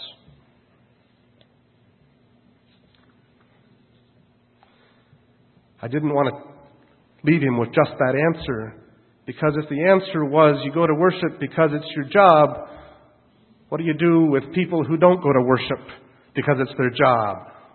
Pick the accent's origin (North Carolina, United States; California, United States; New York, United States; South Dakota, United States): South Dakota, United States; I will be going back to a church in my home state of South Dakota.